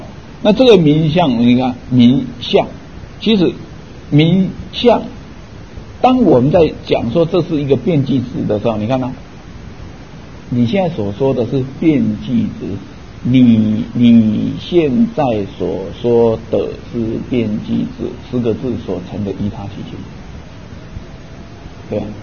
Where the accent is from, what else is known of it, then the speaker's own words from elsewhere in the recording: Taiwan; 以前我小时候，当然这个，我这个有点粗俗，我那时候就跟，因为那小学我就顽皮，我就，我那时候讲台语的话要花钱的